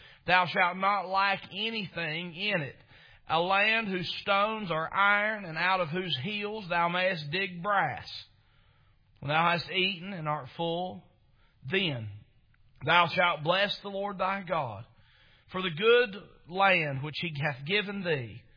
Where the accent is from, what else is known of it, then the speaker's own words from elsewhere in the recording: Chilhowie, Virginia, United States; And I'm a redneck from Chilhowee, Virginia. I'd not ever dreamed I'd ever go to New York City.